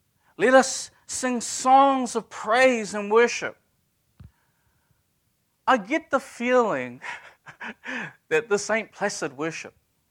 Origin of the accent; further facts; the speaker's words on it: Levin, Manawatū-Whanganui, New Zealand; so I grew up in Taitoko and Levin.